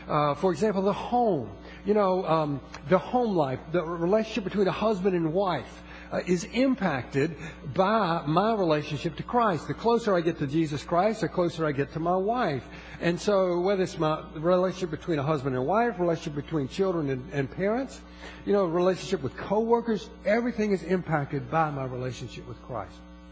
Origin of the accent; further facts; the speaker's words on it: United States; I'm an American. I'm proud of my country.